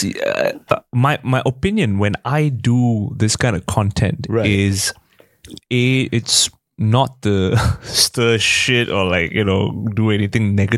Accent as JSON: {"language": "English", "town": "Bedok", "region": "East Region", "country": "Singapore", "tie": "born or raised there", "said": "Like I grew up in Bedok South. I went to a neighborhood school."}